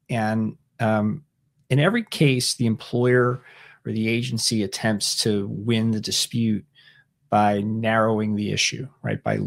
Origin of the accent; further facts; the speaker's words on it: Pennsylvania, United States; It comes out of my home state of Pennsylvania, although it's over on the west side of Pennsylvania, the city of Pittsburgh.